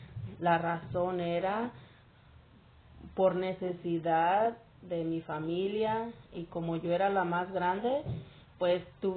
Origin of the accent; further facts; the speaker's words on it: Mexico; Yo nací en México y cuando fui chica, pues lógico, fui a la escuela, jugué en la naturaleza